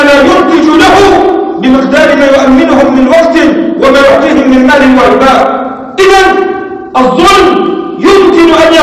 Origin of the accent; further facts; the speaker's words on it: Lebanon; أنا أقول في بلدنا لبنان عندنا ملف